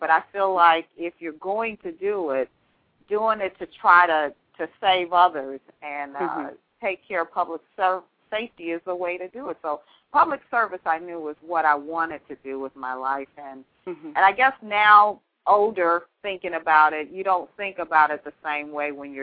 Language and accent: English; Detroit, Michigan, United States; I was a homegirl from Detroit.